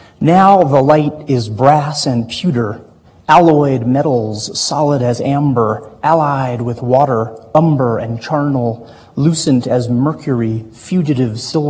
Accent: Chicago, Illinois, United States; also born or lived in Northeast; now in Miami, United States; I live in Miami, Florida, and I grew up in the Northeast and then in Chicago.

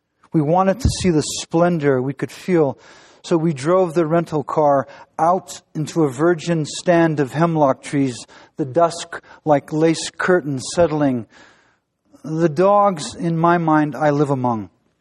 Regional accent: Lorain, Ohio, United States; This is a poem I wrote for a boy who was killed in Iraq, a boy from my hometown, Lorain, Ohio.

